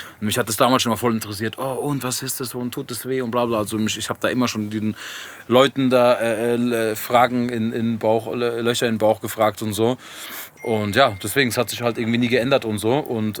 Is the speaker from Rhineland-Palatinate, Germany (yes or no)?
no; Würzburg, Bavaria, Germany; now in Frankfurt, Germany; bin ja Wahl-Frankfurter dann irgendwann geworden. Ich bin ja in Bayern aufgewachsen. Ist jetzt weiß ich mega weit weg, also Würzburg.